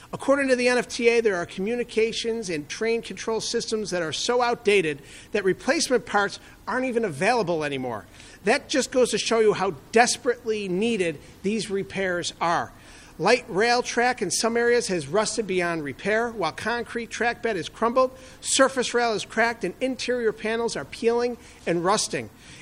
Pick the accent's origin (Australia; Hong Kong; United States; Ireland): Ireland; You know, I'm Irish.